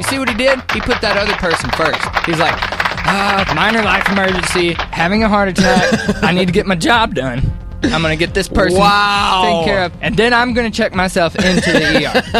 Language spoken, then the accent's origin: English; Albuquerque, New Mexico, United States; from Albuquerque.